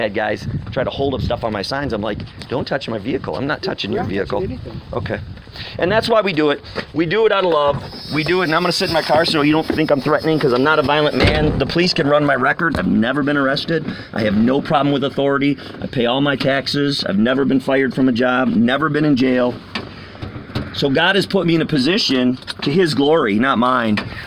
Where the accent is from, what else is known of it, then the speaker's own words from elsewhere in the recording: Chicago, Illinois, United States; He went around with a survey in his neighborhood finding out, I'm from Chicago, where he's from.